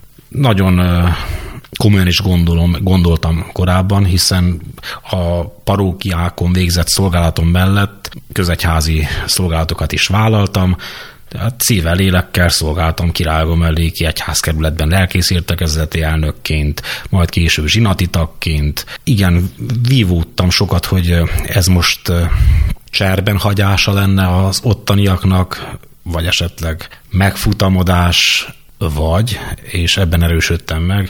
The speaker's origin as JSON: {"language": "Hungarian", "town": "Szilágylompért", "region": "Sălaj", "country": "Romania", "said": "Szilágyságban, Szilágy Lompértról származom."}